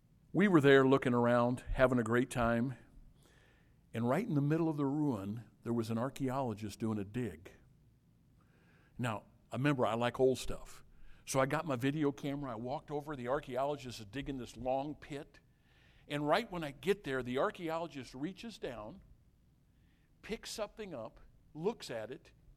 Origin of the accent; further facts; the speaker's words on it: Illinois, United States; Where I grew up in Southern Illinois, I would never, ever wear a pair of shoes like I wear here or there.